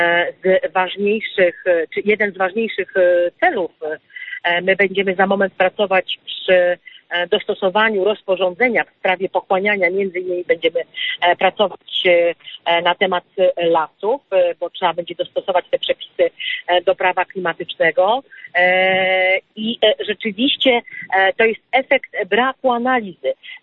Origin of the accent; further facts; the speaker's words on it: Lower Silesian Voivodeship, Poland; Ja pochodzę z okręgu wałbrzyskiego, gdzie decyzją polityczną zamknięto kopalnie wszystkie.